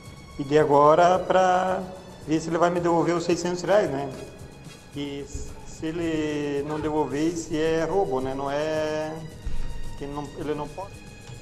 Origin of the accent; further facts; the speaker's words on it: Guaramirim, Santa Catarina, Brazil; sou de Guaramirim, né?